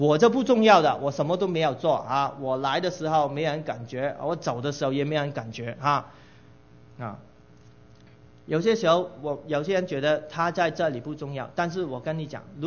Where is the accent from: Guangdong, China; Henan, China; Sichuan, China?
Guangdong, China; Chinese is a second language; 你看到我讲国语都不是很灵光，你就知道我是广东人啊。